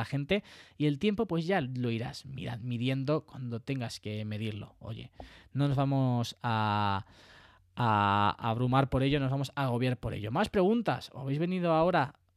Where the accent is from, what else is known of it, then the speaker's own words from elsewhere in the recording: Puertollano, Castilla-La Mancha, Spain; no vivo en Andalucía. Vivo en Puerto Llano, que es Castilla-La Mancha. De aquí soy. De Puerto Llano, de Castilla-La Mancha.